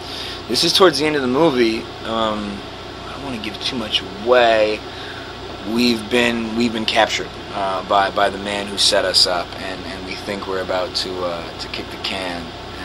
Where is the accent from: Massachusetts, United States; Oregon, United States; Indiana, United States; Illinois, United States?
Massachusetts, United States; Boston; I mean, I'm not built for the heat. You know what I mean? I'm from Boston.